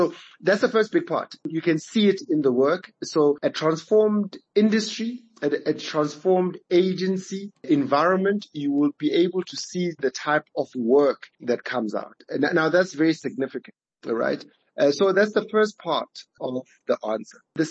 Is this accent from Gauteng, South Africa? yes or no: yes; Bryanston, Gauteng, South Africa; I'm a guy, I grew up in Bryanston, I live around Bryanston, I went to school up the road.